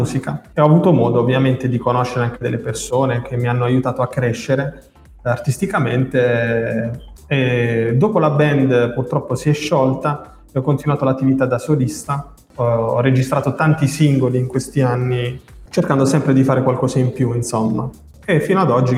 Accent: Monopoli, Apulia, Italy; Io vivo a Monopoli, sono di Monopoli

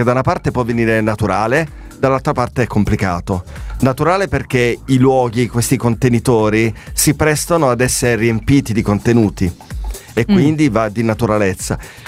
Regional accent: Taranto, Apulia, Italy; now in Leporano, Italy; attualmente Leporano, ok? che abito da una decina d'anni, però sono tarantino.

